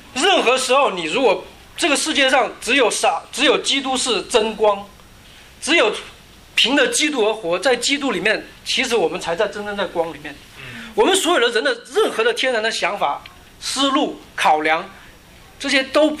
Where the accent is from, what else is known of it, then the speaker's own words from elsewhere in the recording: China; 我们中国人